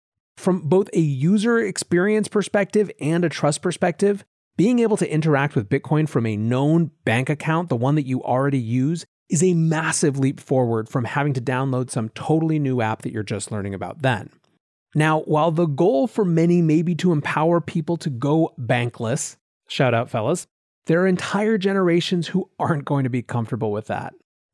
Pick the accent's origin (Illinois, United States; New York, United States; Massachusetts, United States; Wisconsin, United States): New York, United States; But as a New Yorker who lives in the shittiest US state regime around crypto, I will absolutely take it.